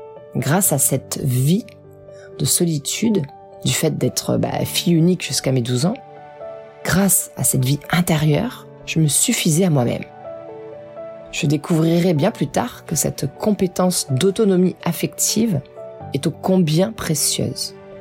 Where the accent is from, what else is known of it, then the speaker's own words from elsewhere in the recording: France; accent: French; also born or lived in Laval, Canada; now in Canada; l'école où j'allais, à Laval, qui est une région francophone, les autres enfants se moquaient de mon accent français.